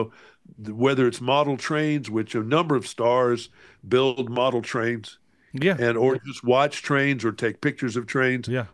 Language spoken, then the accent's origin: English; the South, United States; So, and I'm from the South and we live off sweet tea.